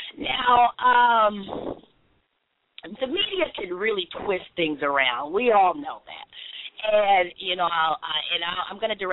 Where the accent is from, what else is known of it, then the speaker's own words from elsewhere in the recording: California, United States; And I don't know, because I'm from California, too, and, you know